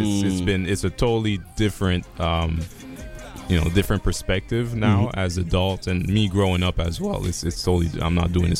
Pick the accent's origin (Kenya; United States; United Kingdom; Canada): Canada; Ottawa, Ontario; Well, we grew up in Ottawa. I currently live in on the Quebec side right now.